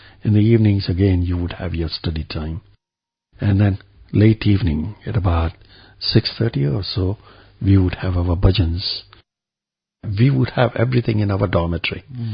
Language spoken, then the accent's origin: English; Gujarat, India; Because we come from Gujarat, where we got a bit of chapatis and a bit of rice as well.